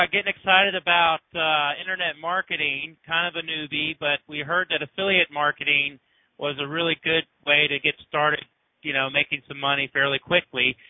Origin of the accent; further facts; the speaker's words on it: Asheville, North Carolina, United States; I'm from Asheville, North Carolina.